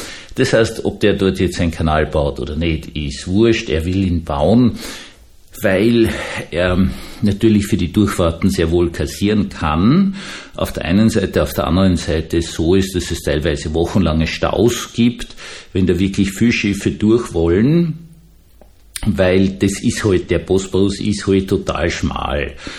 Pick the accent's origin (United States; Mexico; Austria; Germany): Austria; gerade für mich als Österreicher